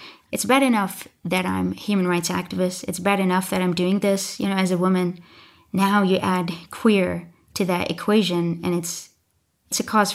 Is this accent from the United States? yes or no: no; Bahrain; I am from Bahrain.